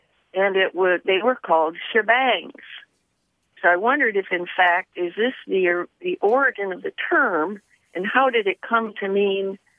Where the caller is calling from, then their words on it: Petoskey, Michigan, United States; From Petoskey, Michigan.